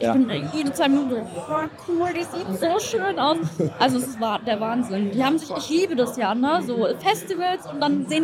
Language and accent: German; Frankfurt, Hesse, Germany; Ich komme aus Frankfurt, ich liebe Frankfurt.